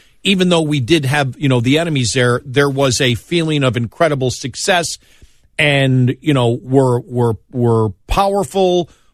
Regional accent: Buffalo, New York, United States; I grew up in Buffalo, New York, where McKinley was killed.

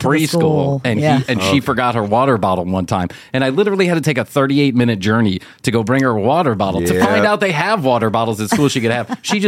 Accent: Chicago, Illinois, United States; I grew up in Chicago. I went to Catholic school just like you did, and everybody smoked.

